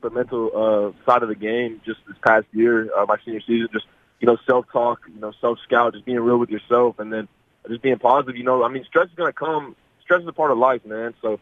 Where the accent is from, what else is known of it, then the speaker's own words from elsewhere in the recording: Houston, Texas, United States; just being in Houston, growing up in Houston.